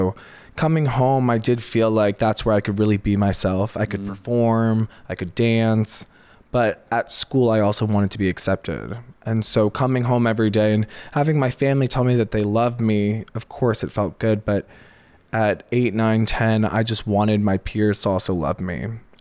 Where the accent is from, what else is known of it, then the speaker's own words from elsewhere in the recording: Chester Springs, Pennsylvania, United States; I grew up in Pennsylvania, Chester Springs, Pennsylvania. Mm-hmm. So it was, really interesting, very conservative, very small town.